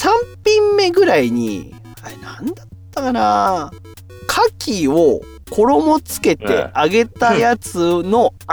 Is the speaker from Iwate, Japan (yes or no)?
no; Gunma, Japan; also born or lived in Tokyo; まあ、地元群馬に東京とかで働いてて、妻、今の妻まだ結婚してないけどを連れて戻ってきて、